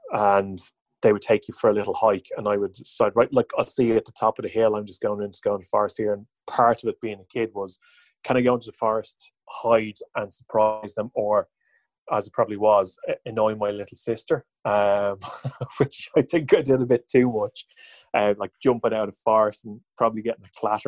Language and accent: English; Dublin, Leinster, Ireland; Yeah, grew up in Dublin. First few years as a kid, it was, you know, usual kid experiences, going out into the forest, playing around